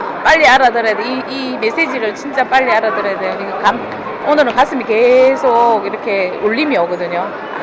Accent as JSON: {"language": "Korean", "region": "Daegu", "country": "South Korea", "tie": "born or raised there", "said": "제 고향 대구가 훨씬 더 많은 축복을 받는 도시구나"}